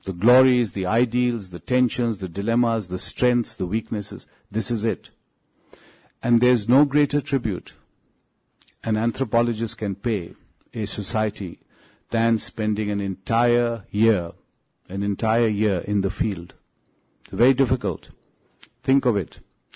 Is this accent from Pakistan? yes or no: yes; Pakistan; I said, look, I'm from Pakistan. This is a luxury hotel.